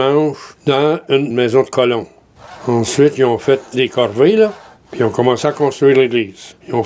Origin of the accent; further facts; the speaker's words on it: Quebec, Canada; born there; Je suis né au Témiscamingue.